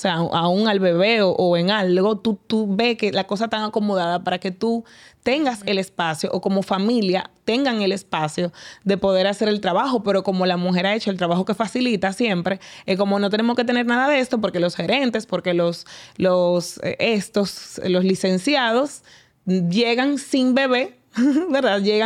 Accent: Dominican Republic; yo lo viví como niña dominicana del barrio y del campo.

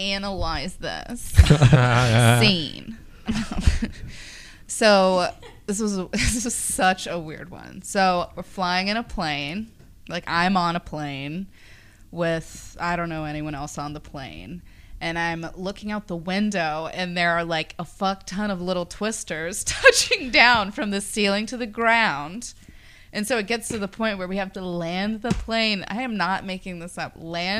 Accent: the South, United States; Yeah, I'm from the South.

